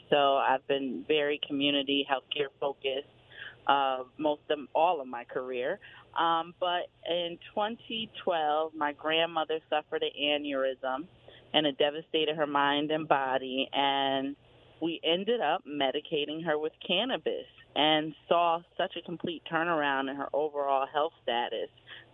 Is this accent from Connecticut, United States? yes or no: yes; New Haven, Connecticut, United States; I'm born and raised in New Haven as well, which is very much an inner city.